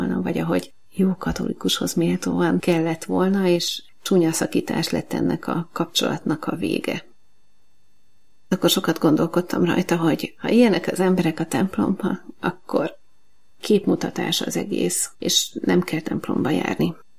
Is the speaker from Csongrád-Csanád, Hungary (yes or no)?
no; Fejér, Hungary; now in Budapest, Hungary; Budapesten élünk. A gyerekkoromat vidéken töltöttem, Velencei tó mellett nőttem fel.